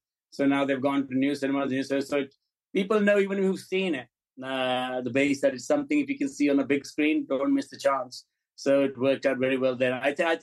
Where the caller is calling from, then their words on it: Turkey; Turkey. I just arrived.